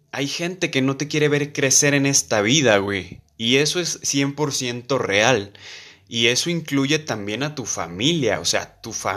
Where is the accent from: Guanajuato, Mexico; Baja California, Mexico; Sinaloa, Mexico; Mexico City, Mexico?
Guanajuato, Mexico; León; Aquí de donde yo soy, de León, Guanajuato